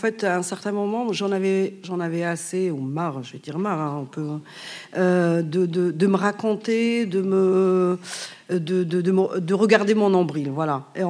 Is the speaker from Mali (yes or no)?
no; Algeria; now in France; Parce que moi, je suis venue en France. C'est vrai que En fait, c'était la misère culturelle qui m'a poussée à venir ici en France, parce que financière, j'étais mille fois mieux chez moi en Algérie qu'ici.